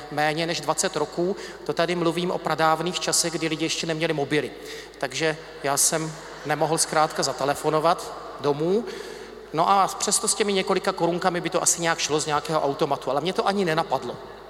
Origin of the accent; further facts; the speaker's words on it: Třebíč, Vysočina Region, Czechia; Pocházím z Třebíče